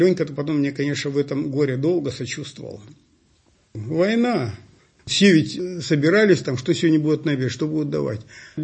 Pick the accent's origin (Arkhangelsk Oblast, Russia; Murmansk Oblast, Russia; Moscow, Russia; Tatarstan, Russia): Arkhangelsk Oblast, Russia; Arkhangelsk; Ну, я сам родом из Архангельска.